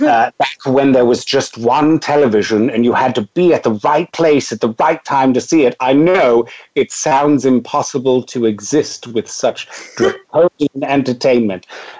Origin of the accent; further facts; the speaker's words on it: Chicago, Illinois, United States; also born or lived in Mequon, Wisconsin / Dallas-Fort Worth, Texas; I grew up in Chicago and a small town outside of Milwaukee called Mequon, Wisconsin. And then my mom got remarried and we moved to North Texas, the Dallas-Fort Worth area